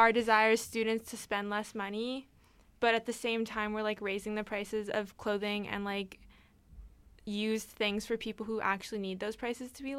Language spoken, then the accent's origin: English; Vancouver, British Columbia, Canada; because I grew up in Vancouver